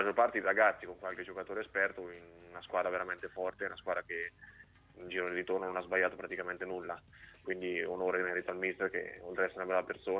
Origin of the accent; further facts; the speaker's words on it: Ancona, Marche, Italy; più che altro perché sono nato e cresciuto ad Ancona